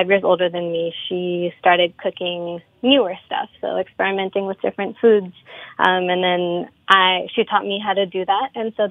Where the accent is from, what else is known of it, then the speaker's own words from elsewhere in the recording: New York, United States; Yeah, so my family is from Punjab in India. Although I was born and raised here in New York